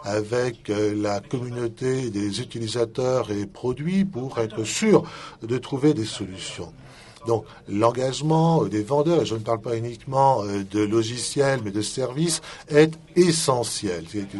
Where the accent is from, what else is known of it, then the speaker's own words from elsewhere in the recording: France; Vous savez, je suis français, je pense qu'une image vaut des milliers de mots.